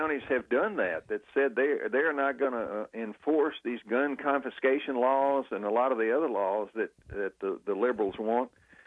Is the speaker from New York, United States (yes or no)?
no; Nashville, Tennessee, United States; Nashville, I was born and raised in Nashville, and used to be a nice town.